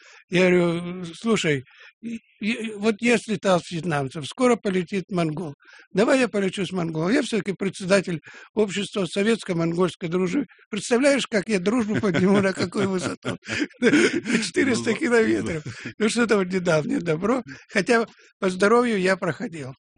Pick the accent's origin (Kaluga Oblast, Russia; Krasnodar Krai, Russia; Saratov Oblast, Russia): Krasnodar Krai, Russia; хотя я южный человек, я с Кубани.